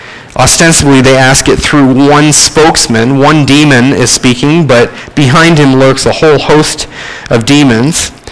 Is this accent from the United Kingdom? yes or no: no; Canada; accent: Canadian; I'm running into my Canadian accent here.